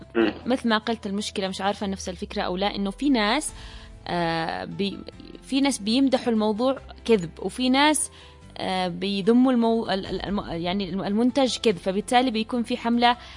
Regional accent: Yemen; عندنا باليمن

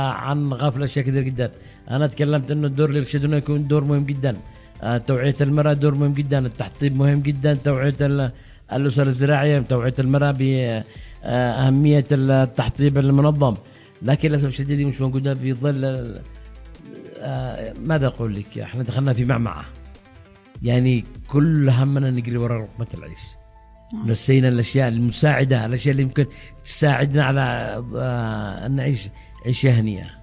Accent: Yemen; عندنا في اليمن

